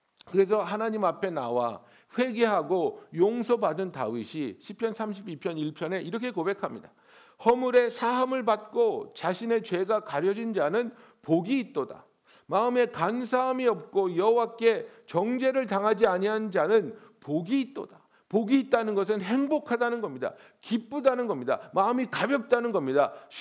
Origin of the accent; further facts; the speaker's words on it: South Korea; 제가 어렸을 때 살던 한국은 그런 게 아니었어요.